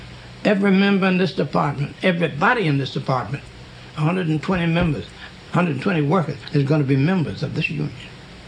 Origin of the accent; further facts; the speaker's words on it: Mississippi, United States; I wasn't accustomed to that, you know. Even if I was from Mississippi, I thought I got away from that.